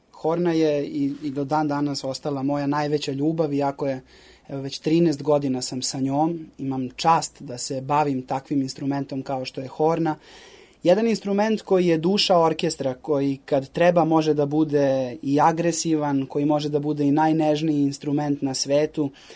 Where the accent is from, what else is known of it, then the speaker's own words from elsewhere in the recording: Niš, Southern and Eastern Serbia, Serbia; Tako je, da, završio sam u Nišu, Nižu i srednju muzičku školu, počeo sam tamo svoje obrazovanje